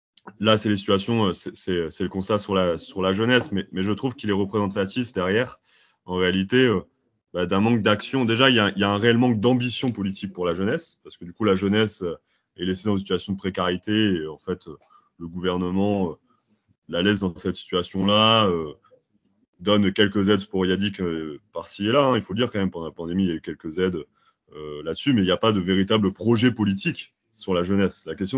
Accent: Amiens, Hauts-de-France, France; j'ai 25 ans, je suis originaire d'Amiens et je suis actuellement en reprise d'études en master en sciences de l'éducation.

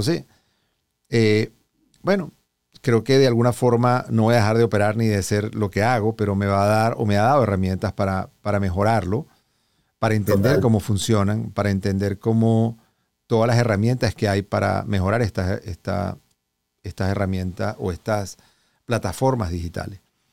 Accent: Venezuela; moved away as an adult; now in United States; eso me pasó también cuando salí de Venezuela para Estados Unidos

